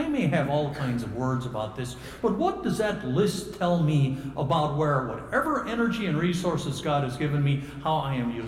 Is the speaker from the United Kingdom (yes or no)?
no; Kansas, United States; I'm old enough that I remember cleaning seed wheat growing up in Kansas.